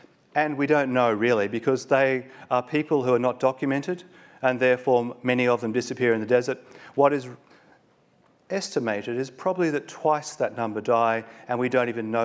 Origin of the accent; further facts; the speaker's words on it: Australia; I come from Australia and I offer my apologies to you as an Australian.